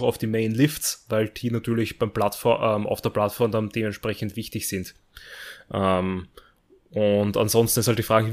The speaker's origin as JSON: {"language": "German", "country": "Austria", "said": "oder eben bei uns in Österreich"}